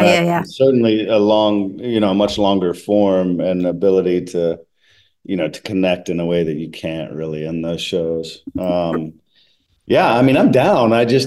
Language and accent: English; North Carolina, United States; also born or lived in Virginia; No, I was born in Virginia, in the mountains of Virginia. And then kind of raised all over until I was about 10. And then I was in North Carolina until I went to NYU.